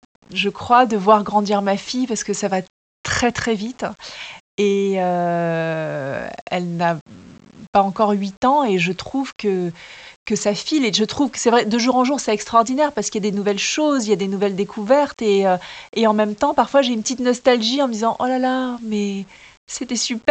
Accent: Tahiti, French Polynesia; now in Paris, France; J'ai eu une vie à Tahiti, mon enfance, là où je suis née, là où j'ai grandi. Une deuxième vie à Paris. Et ça fait 25 ans que je vis à Paris.

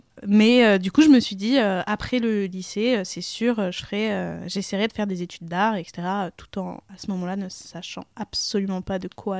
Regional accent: Paris, Île-de-France, France; born there; Je mens pas mal, parce qu'en fait, je suis née à Paris, quand même.

